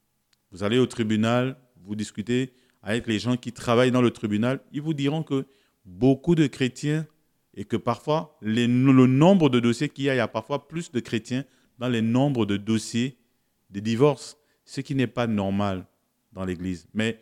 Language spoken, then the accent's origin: French; Gabon; chez nous au Gabon, on prend la femme